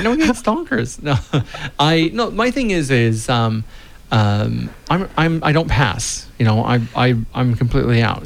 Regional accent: United States; somebody was asking me about Trump because I'm American

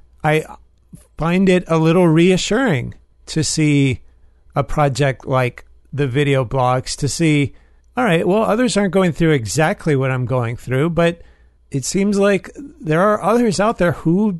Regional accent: New York, United States; born there; I was born in New York, some of you know. So I have some allegiances. So it's not like I'm a fair weather fan for the Mets

